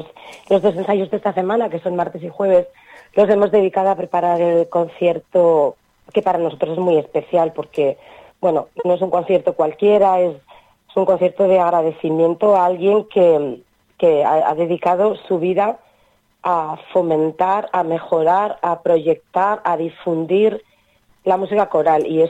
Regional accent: Laredo, Cantabria, Spain; soy de Laredo, vivo en Laredo, he sido muchos años vecina en el mismo barrio que Manolito y que Isabelita

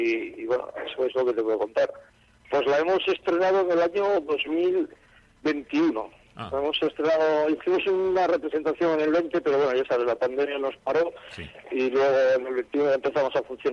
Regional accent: Langreo, Asturias, Spain; Pues somos de Langreo, de Asturias

